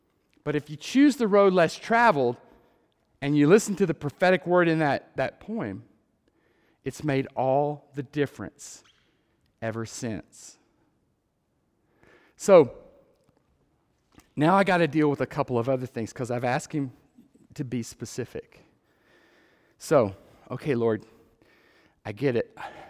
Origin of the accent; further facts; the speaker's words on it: Texas, United States; accent: Texas; But the words, excuse my Texas accent, but the words of a poem from Robert Frost says this